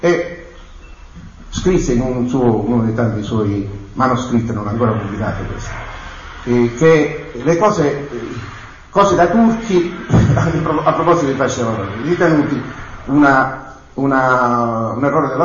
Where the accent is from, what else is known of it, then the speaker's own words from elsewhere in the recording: Milena, Sicily, Italy; nel mio paese d'origine, nella provincia di Caltanissetta, la vecchia Milocca, oggi Milena